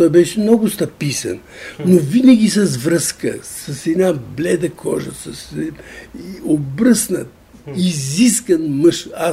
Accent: Plovdiv, Plovdiv Province, Bulgaria; now in Sofia, Bulgaria; аз като вече се омъжих и дойдох от Пловдив в София, там беше венчавката и така нататък. Това беше времето 62-а и 3-та година

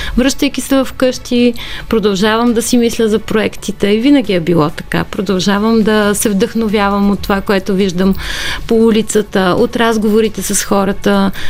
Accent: Pomorie, Burgas Province, Bulgaria; още в детството си в Поморие, аз съм от морето.

